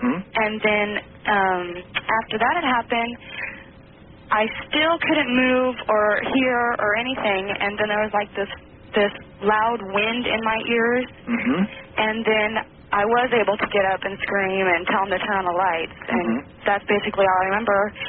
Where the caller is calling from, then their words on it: Portland, Oregon, United States; Portland, Oregon.